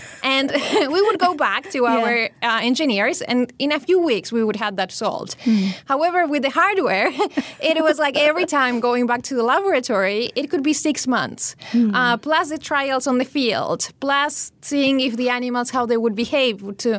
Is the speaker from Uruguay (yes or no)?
yes; Uruguay; now in Brazil; I am originally from Uruguay. So we started in Uruguay. Then I moved to Brazil